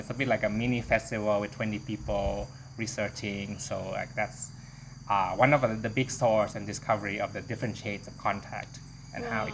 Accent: Bangkok, Thailand; English is a second language; also born or lived in United States; I'm from Bangkok, Thailand. I lived in the US for 11 years. And the past 9 years, I've been moving back to Thailand

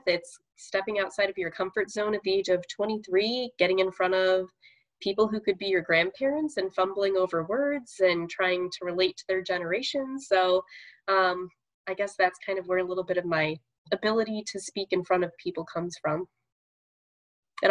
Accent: Chicago, Illinois, United States; Most of you know I'm from the Chicago area. Illinois has a great Parks and Recreation Association.

